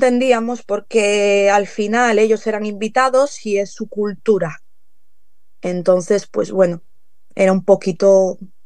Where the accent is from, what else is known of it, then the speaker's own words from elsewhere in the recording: Vigo, Galicia, Spain; Sí, yo soy de Vigo.